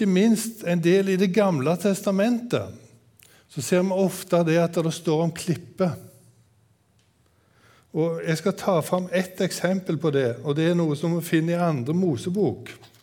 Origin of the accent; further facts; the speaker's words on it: Tysvær, Rogaland, Norway; jag växte upp hemma på gården i Tysvær i Nord-Rogaland. Det ligger cirka 3 mil ifrån Haugesund. Där växte jag upp och jag var odelsgutt hemma på gården.